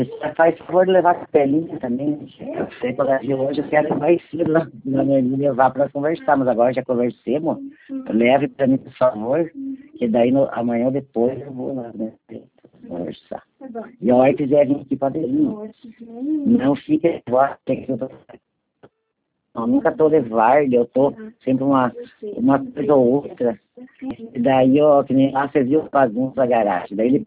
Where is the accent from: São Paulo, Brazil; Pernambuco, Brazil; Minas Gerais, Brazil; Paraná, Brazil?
Paraná, Brazil; Guarapuava; Eu sou daqui de Garapuava mesmo.